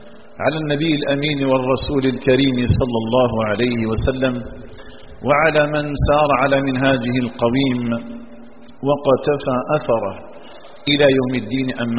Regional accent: Algeria; اللهم اجعل بلادنا الجزائر آمنة مطمئنة

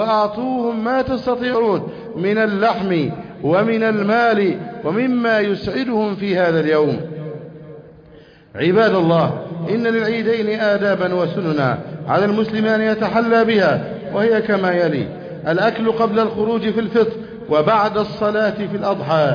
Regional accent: Egypt; اللهم احفظ بلدنا مصر، يا رب احفظ بلدنا مصر

